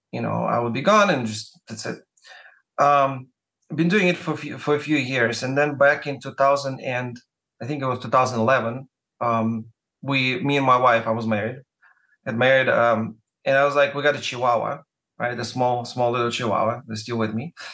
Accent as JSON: {"language": "English", "country": "Russia", "moved": "as an adult", "lives_now": "Los Angeles, United States", "said": "I'm coming from Russia, which is cold already."}